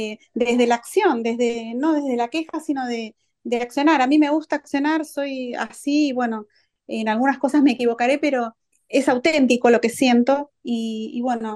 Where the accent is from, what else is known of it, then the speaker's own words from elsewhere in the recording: Argentina; Quiero tener amigos, pero soy argentina.